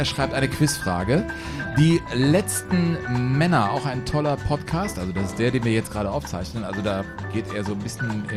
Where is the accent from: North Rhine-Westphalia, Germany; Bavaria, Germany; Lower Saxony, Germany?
Bavaria, Germany; Wir singen als Bayer